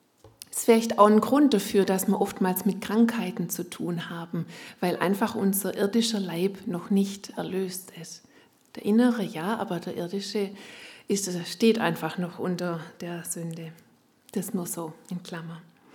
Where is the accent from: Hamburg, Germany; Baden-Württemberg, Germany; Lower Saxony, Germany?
Baden-Württemberg, Germany; Ich komme aus der Ulmer Gegend, aus einer ländlichen Gegend